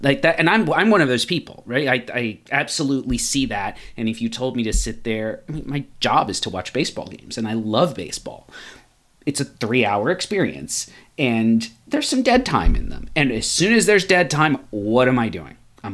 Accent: United States; born or raised there

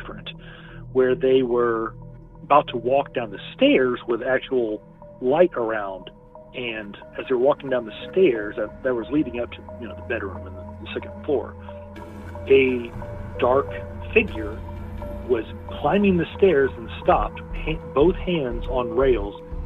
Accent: Florida, United States; from Florida, and this is my story.

